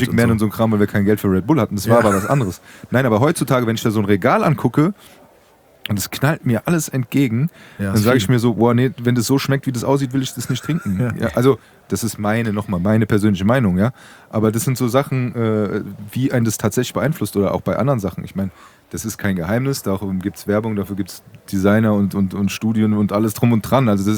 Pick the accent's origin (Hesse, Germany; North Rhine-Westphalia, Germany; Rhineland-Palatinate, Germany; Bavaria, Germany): Hesse, Germany; Frankfurt; ich bin Frankfurter Bub, ich trinke meinen Apfelwein, meinen Äppler.